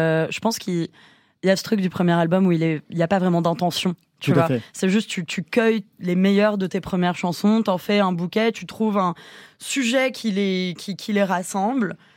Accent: Paris, Île-de-France, France; On est dans le nord-est de Paris. Moi, j'ai grandi. On vient tous un peu de Pigalle.

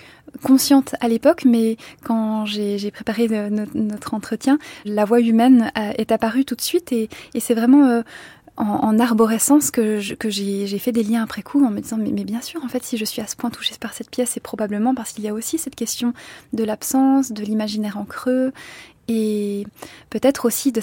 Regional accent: South Korea; first language Korean; French is a second language; alors que le coréen est ma première langue maternelle, mais que j'ai petit à petit perdu

